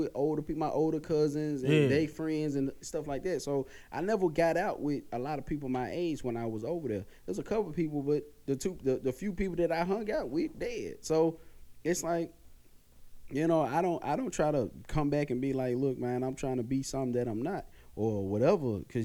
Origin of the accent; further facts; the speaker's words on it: Raleigh, North Carolina, United States; especially like in Raleigh, man, like all the cats I grew up with in Raleigh